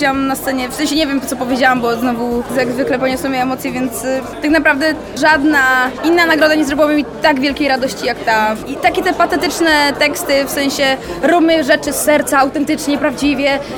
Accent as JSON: {"language": "Polish", "country": "Czechia", "said": "Pochodzę z Czech, chociaż jestem Polką"}